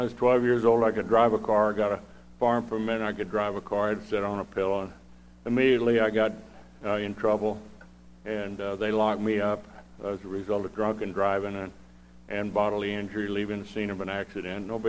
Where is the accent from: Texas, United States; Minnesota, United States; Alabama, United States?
Texas, United States; also born or lived in Oklahoma; I grew up in the Midwest, Texas, Oklahoma, Panhandle, where the men are men and the sheep are unscared. No man's land.